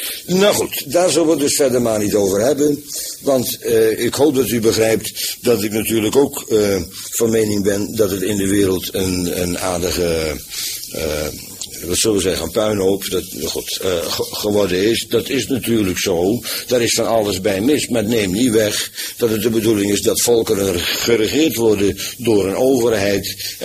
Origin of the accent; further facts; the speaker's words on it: Netherlands; Wij zijn natuurlijk, zijn we Nederlanders, natuurlijk.